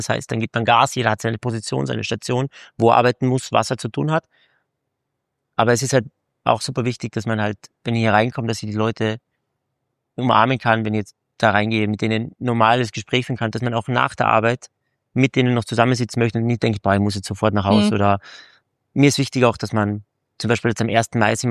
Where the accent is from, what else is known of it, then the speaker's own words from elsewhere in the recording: Carinthia, Austria; ich bin aus dem Land, bin von Kärnten